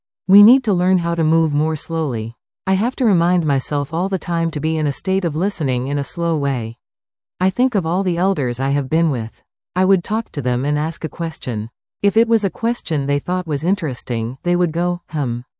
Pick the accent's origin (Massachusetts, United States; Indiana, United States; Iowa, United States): Indiana, United States; Indianapolis; I was heading back to my hometown of Indianapolis.